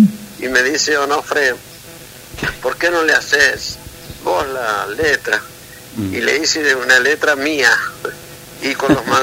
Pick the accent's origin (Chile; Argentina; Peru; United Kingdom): Argentina; Santiago del Estero; now in Buenos Aires, Argentina; Si bien soy de Santiago, pero hace mucho que vine con mis hermanos, cuando formamos el conjunto de … Me vine con ellos hace mucho tiempo ya, y ya me quedé.